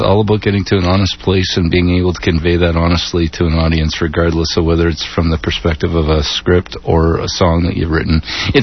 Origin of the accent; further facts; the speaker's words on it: Canada; As a Canadian artist coming down to the States